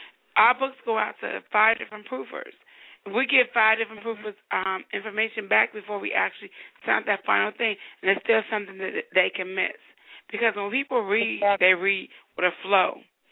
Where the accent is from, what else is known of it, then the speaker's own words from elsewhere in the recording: Chicago, Illinois, United States; I'm from Chicago. People don't talk as light as her.